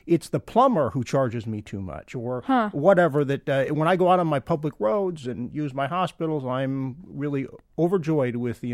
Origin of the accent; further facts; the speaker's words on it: Toledo, Ohio, United States; my first memory of money, honest to God, was growing up in Toledo, Ohio, and swallowing a dime in the front yard.